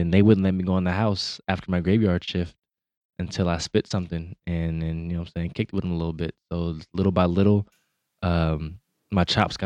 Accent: Sacramento, California, United States; So I'm from South Sac in Elder Creek, and my house was the spot.

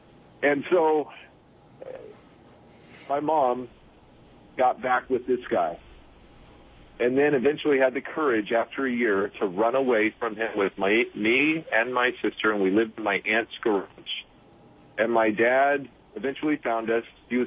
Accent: California, United States; I grew up in Alameda County, San Francisco Bay Area, as a foster youth

